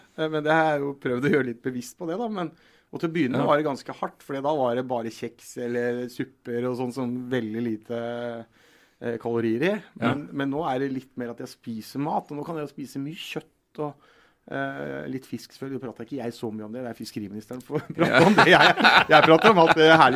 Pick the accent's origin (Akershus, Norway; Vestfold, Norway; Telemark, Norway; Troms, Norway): Telemark, Norway; Som telemarking og med ferie og sånn